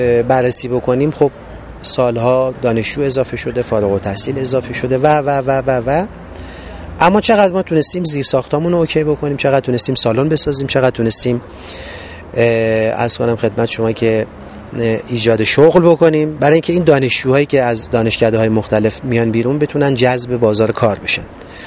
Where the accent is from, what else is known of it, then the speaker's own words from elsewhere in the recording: Abadan, Khuzestan, Iran; now in Tehran, Iran; نه، کار خود من خوزستانی هستم، منتها بچه آبادان، منتها ساکن تهرانی و کار تولید تهران هست.